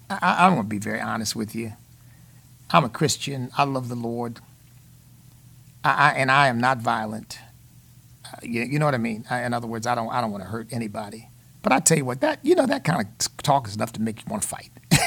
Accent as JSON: {"language": "English", "country": "United States", "said": "I guess because I'm an American of African descent, I can say that without anybody calling me a racist."}